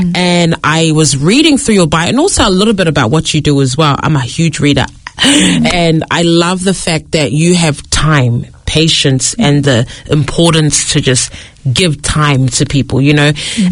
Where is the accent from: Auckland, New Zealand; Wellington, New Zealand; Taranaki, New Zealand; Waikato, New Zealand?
Auckland, New Zealand; South Auckland; I'm from the South Auckland community